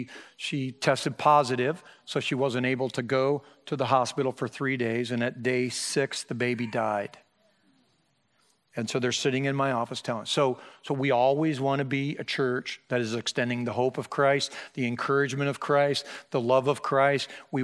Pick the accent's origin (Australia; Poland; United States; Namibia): United States; Iowa; I'm so thankful to be born and raised in Iowa in this part of the world